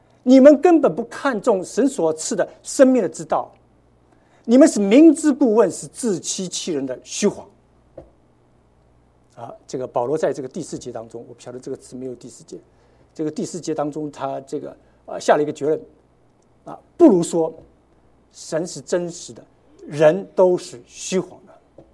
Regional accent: Shanghai, China; 我告诉你，我是个上海人，我是这个非常精明的一个人。

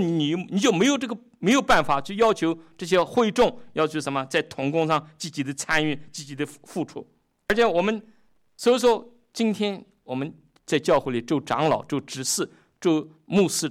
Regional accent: China; 我们中国人有一句话叫什么？叫做上梁不正下梁歪，是不是？

